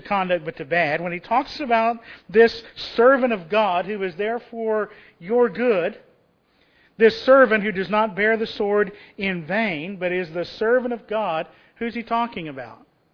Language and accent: English; United States; Part of the reason I don't like it is because I'm an American. I live in the land of the free and the home of the brave.